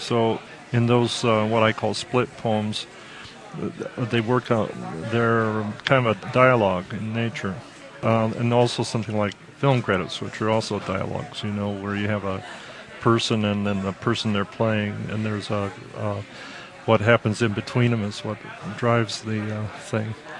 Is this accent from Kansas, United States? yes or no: yes; Liberal, Kansas, United States; Well, I grew up in Liberal, Kansas, which I like to say is a place in a contradiction.